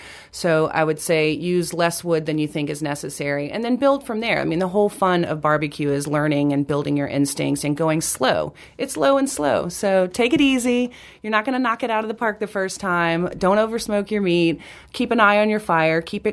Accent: Louisiana, United States; I mean, I grew up in Louisiana. I'm no stranger to the barbecue tradition.

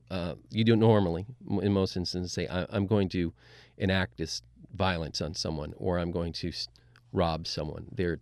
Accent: Vermont, United States; I've lived up north, and I grew up in Vermont. I'm a native Vermonter

